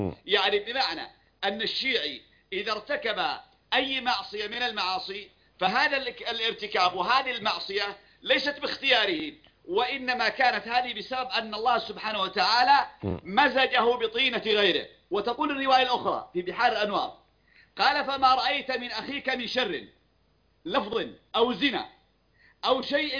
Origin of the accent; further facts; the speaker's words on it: Yemen; سواء كان عندنا في اليمن. كانت اليمن في مرحلة من التدين